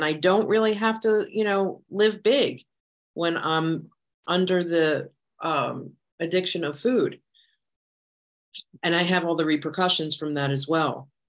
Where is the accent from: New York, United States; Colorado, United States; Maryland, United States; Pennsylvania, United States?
Pennsylvania, United States; Philadelphia; now in Virginia, United States; And I am coming to you from Northern Virginia by way of Philadelphia. So I was born and raised in Philly.